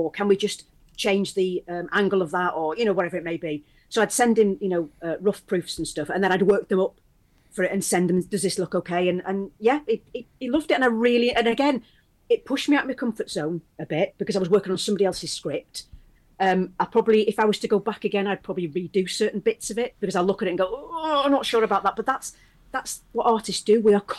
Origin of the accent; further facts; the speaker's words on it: Wales, United Kingdom; it's also very much a Welsh thing. I can say that because I am Welsh